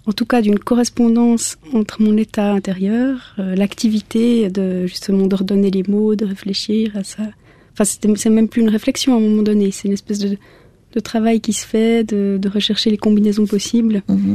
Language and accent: French; Switzerland; ça place dans le monde en tant que suisse.